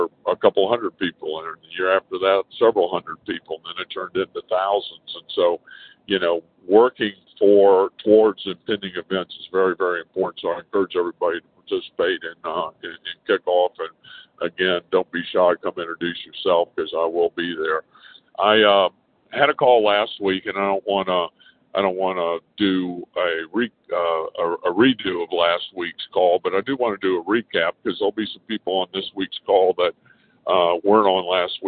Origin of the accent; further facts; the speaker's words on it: Austin, Texas, United States; I'm from Austin, Texas, as most of you know